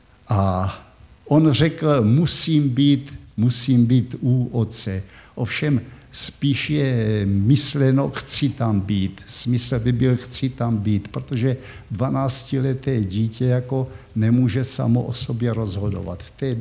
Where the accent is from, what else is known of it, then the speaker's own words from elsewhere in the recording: Příbram, Central Bohemian Region, Czechia; born there; also born or lived in Zlín / Branka u Opavy; Já, který jsem se narodil v Příbrami, tak jsem se celkem, než jsem šel poprvní do školy, v šesti letech do obecné školy, tak jsme se stěhovali šestkrát celkem.